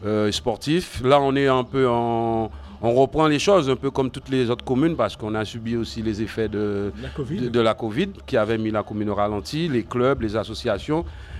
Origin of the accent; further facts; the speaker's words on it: Guadeloupe, France; born there; je suis né en Guadeloupe, j'ai ma culture guadeloupéenne